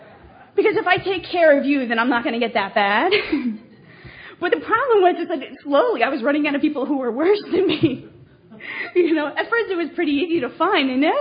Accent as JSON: {"language": "English", "region": "New Jersey", "country": "United States", "tie": "born or raised there", "said": "So I grew up in New Jersey in a suburb, and we had, like, sidewalks and, you know, cars and people."}